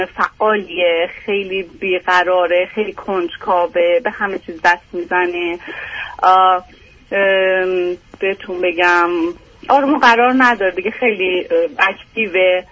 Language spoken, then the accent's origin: Persian; Iran; moved away as an adult; now in United States; 6 سال هم ازدواج کردیم از ایران و اومدیم.